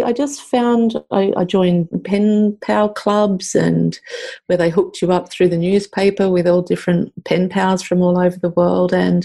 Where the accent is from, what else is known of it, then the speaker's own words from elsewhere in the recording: Australia; as an Aussie, we abbreviate everything